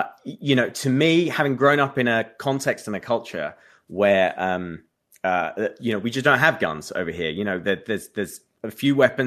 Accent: United Kingdom; And then also I acknowledge I'm a Brit.

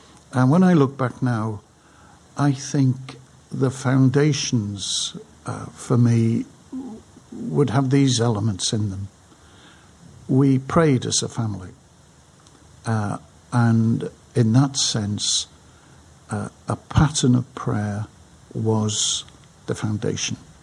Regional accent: Liverpool, North West England, United Kingdom; Well, I was born into a family which grew to have mother and father and three boys.

